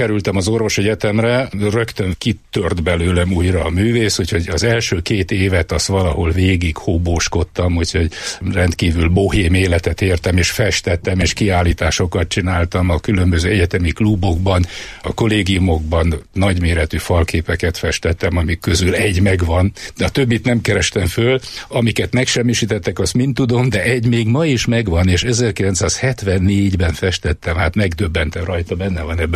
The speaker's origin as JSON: {"language": "Hungarian", "town": "Pilisszentiván", "region": "Pest", "country": "Hungary", "tie": "born or raised there", "also_born_or_lived": "Budapest", "said": "Én Budapesten születtem, te egy Budapest melletti kis falucskában, Pilisi falucskában, Pilis-Szent Ivánon töltöttem a gyermekkoromat."}